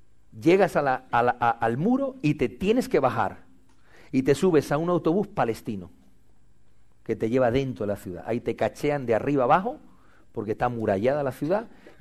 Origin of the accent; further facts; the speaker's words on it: Albacete, Castilla-La Mancha, Spain; En Albacete, de donde yo soy.